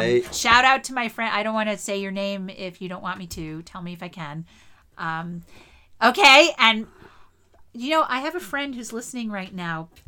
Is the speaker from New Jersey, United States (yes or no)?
yes; East Windsor, New Jersey, United States; I grew up on Hawthorn Lane in East Windsor, New Jersey.